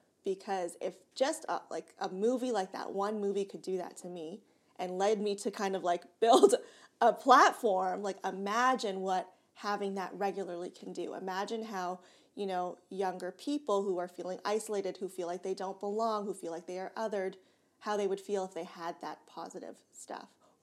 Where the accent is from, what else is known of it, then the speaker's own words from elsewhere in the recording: Whitby, Ontario, Canada; Whippy, Ontario.